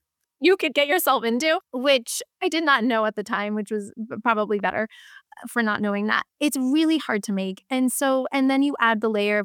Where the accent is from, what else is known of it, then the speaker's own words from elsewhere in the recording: East Coast, United States; For me, I grew up on the East Coast and grew up eating Snyder's and pretzels.